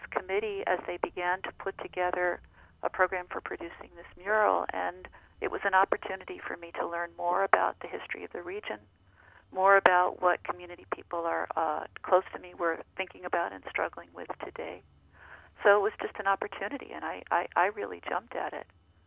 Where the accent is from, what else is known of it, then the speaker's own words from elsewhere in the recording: Northeast, United States; I'm relatively new to the Northwest. I'm originally from the Northeast of the country